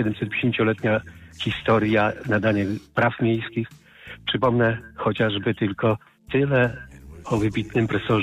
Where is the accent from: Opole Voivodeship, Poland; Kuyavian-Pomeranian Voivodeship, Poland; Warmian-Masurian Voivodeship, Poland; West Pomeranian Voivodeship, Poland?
Kuyavian-Pomeranian Voivodeship, Poland; Kcynia; Jestem rodowitym Kcynianinem, z czego jestem dumny. Tam się urodziłem, jak powiedziałem, tam spędziłem młodość, pierwsze lata pracy zawodowej.